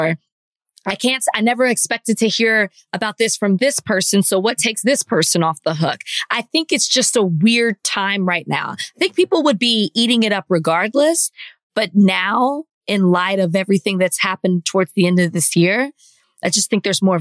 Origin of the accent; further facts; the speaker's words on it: Dallas, Texas, United States; I'm from Dallas, and I'm from Oak Cliff to be exact, which is where the Potter's House is.